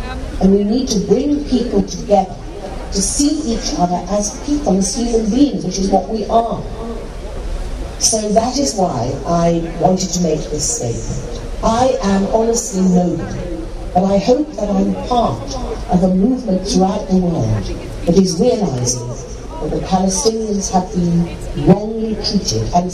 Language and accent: English; United Kingdom; I'm a British Jew and a proud supporter of the Iraq Coalition.